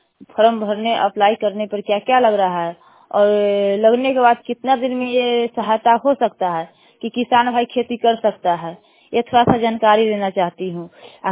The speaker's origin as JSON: {"language": "Hindi", "town": "Bishunpur Bathua", "country": "India", "said": "बिशनपुर बथुआ के रहने वाली हूँ, वार्ड 7 के।"}